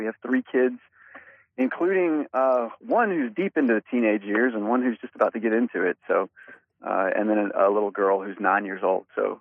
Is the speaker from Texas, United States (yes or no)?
yes; Texas, United States; Well, I am originally from East Texas, grew up in a real small town there with two wonderful Christian parents who took me to church every time the doors were open